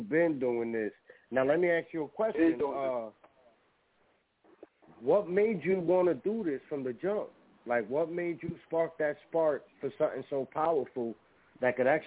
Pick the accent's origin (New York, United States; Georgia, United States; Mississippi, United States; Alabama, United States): New York, United States; New York City; I'm from the Bronx. I'm out in the Midwest, though.